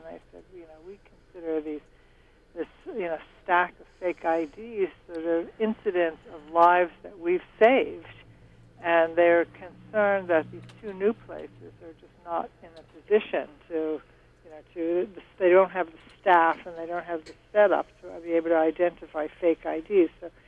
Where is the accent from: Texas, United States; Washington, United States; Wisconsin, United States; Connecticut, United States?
Connecticut, United States; New Haven; Well, when I was growing up in Connecticut, and the drinking age in Connecticut was 21, and New York was 18.